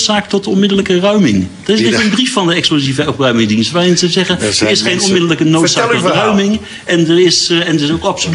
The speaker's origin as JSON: {"language": "Dutch", "town": "Muiden", "region": "North Holland", "country": "Netherlands", "said": "Wij komen uit Muiden"}